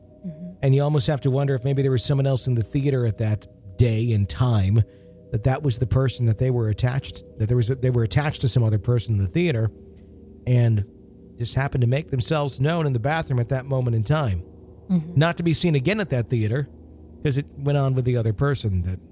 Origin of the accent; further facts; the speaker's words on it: New York, United States; When I was a little girl growing up in Long Island in the early 80s, I saw a ghost of my old dog a few months after she died.